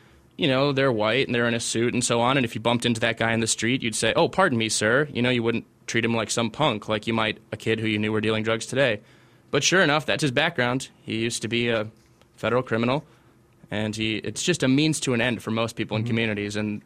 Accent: Michigan, United States; as a Michigander, as an American, I'm very bothered that we allow a place where other Americans live to get to this kind of condition.

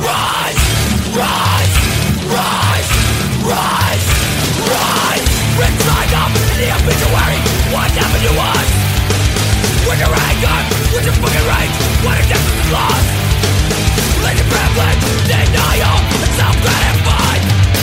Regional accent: Canada; Because they're from my hometown, and that's my influence.

